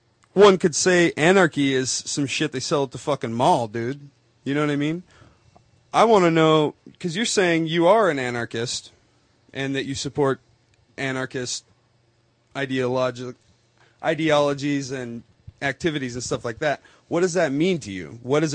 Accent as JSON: {"language": "English", "town": "Olympia", "region": "Washington", "country": "United States", "tie": "born or raised there", "said": "So, growing up in Olympia, I mean, the late 70s, early 80s, Olympia's kind of in its infancy of its current state."}